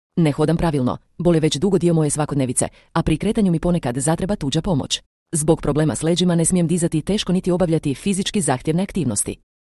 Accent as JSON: {"language": "Croatian", "town": "Livno", "region": "Federation of Bosnia and Herzegovina", "country": "Bosnia & Herzegovina", "said": "dolazim iz Livna i imam 20 godina."}